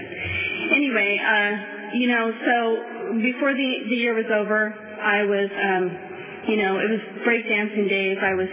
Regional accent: San Jose, California, United States; now in Visalia, United States; When I say my mom, I'm talking about my mom, where I grew up in San Jose.

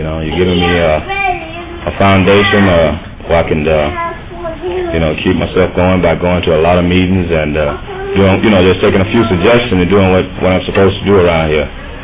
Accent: Los Angeles, California, United States; This is my first NA convention away from home. I'm from Los Angeles, and I'm glad to be here.

